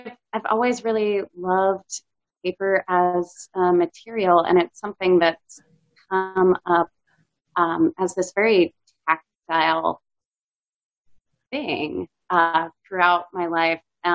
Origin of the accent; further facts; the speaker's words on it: Philadelphia, Pennsylvania, United States; So I grew up in Philadelphia. I'm from Philadelphia, PA.